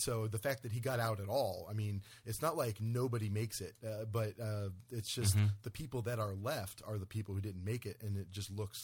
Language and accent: English; Cleveland, Ohio, United States; maybe it's just because I'm from Cleveland